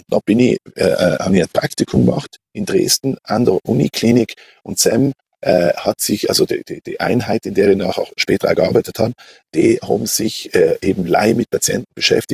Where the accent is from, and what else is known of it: Merano, Trentino-Alto Adige, Italy; also born or lived in Algund; now in Vienna, Austria